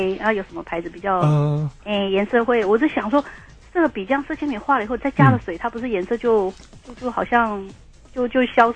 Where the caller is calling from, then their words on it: Taichung, Taiwan; 哦，我是台中的